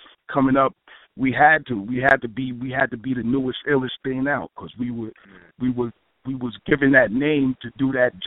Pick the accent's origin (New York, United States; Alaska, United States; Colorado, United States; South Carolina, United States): New York, United States; Long Island; Well, we're both from Long Island.